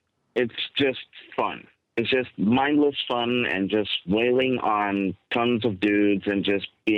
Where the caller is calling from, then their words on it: Amsterdam, North Holland, Netherlands; from Amsterdam again.